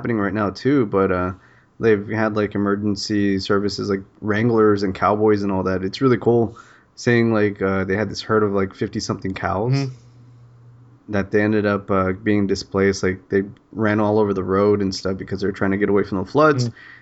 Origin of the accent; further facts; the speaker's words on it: Santa Fe, Texas, United States; And I'm from Santa Fe. Lake Jackson's like 20 minutes away.